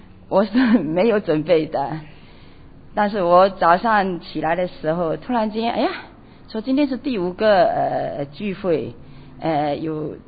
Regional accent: Fujian, China; 很多都是我们福建人，我们以前的传统，以前的教育

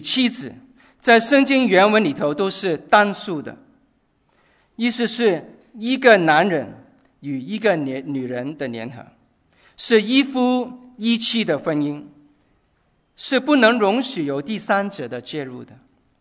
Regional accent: China; 我们中国人常常讲，兄弟如手足

